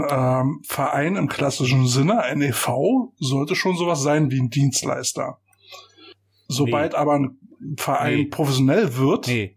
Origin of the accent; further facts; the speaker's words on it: Germany; Entschuldigung, wir sind Deutsche.